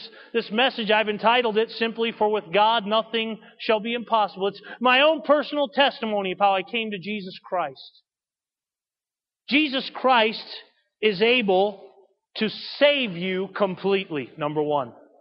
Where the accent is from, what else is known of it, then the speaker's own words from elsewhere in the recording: Springfield, Massachusetts, United States; born there; I was born on January 14th, 1972 in Wesson Women's Hospital in Springfield, Massachusetts.